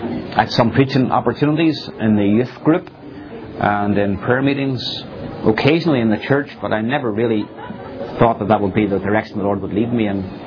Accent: Northern Ireland, United Kingdom; moved away as an adult; now in Greenville, United States; moved to Greenville in September 2009. And that's a long story how I came from Northern Ireland to Greenville

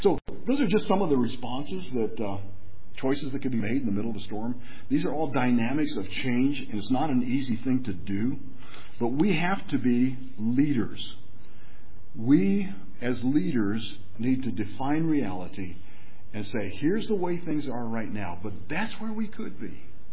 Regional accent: Nigeria; I grew up in Nigeria, and we didn't have OSHA back then

